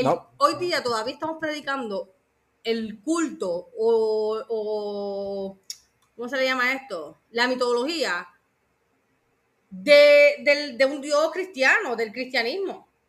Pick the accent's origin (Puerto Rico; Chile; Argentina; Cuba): Puerto Rico; y nosotros como puertorriqueños vamos a tener